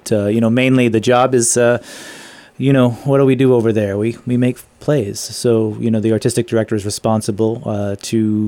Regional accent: Pawtucket, Rhode Island, United States; also born or lived in Smithfield, Rhode Island / New York City; No, I was born in Pawtucket and lived there for the better part of my childhood. Family moved to Smithfield, Rhode Island, where my parents still live.

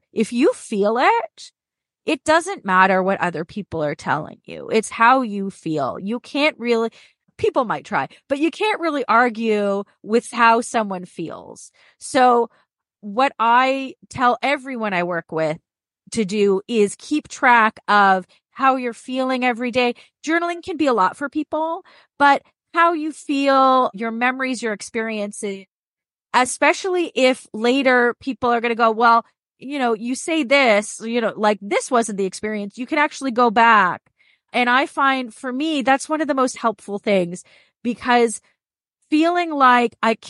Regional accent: Toronto, Ontario, Canada; I'm from Toronto, Canada.

